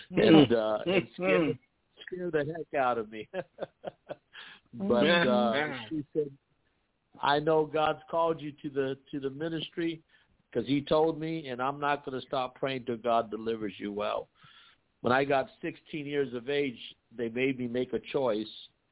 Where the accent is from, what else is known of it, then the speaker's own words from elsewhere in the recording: Watts, California, United States; also born or lived in Baldwin Park; I grew up in Watts, and we moved from Watts to Baldwin Park, California.